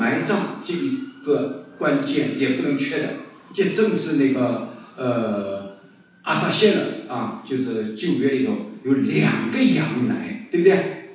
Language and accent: Chinese; China; 就好像我们中国人有的时候叫上帝，有的时候叫神